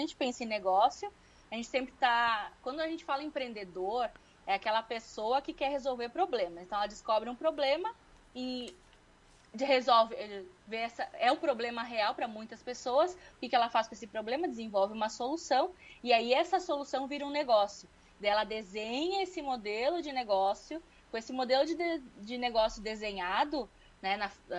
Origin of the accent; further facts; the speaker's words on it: Brazil; Nós, como brasileiros, devido aos inúmeros desafios, nós somos muito inovadores.